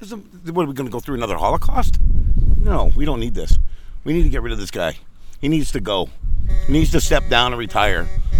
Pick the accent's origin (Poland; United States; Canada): Canada; Quesnel, British Columbia